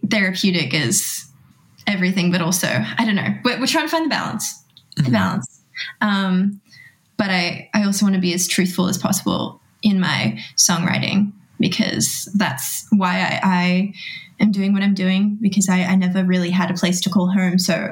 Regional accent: Philippines; being Filipino, music and dance and just the arts is, like, so intertwined within our culture.

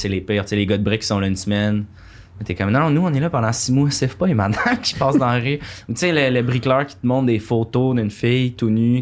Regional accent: Saint-Eustache, Quebec, Canada; Je viens pas de Laval. Je viens de Deux-Montagnes, Saint-Eustache.

